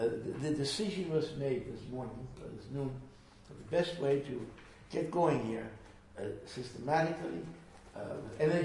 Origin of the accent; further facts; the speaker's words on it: Germany; born there; first language German; English is a second language; also born or lived in Latin America; So, I was born in Germany. I spent a lot of my life in Latin America, German being my first language, Spanish my second, and English my third, and French my third.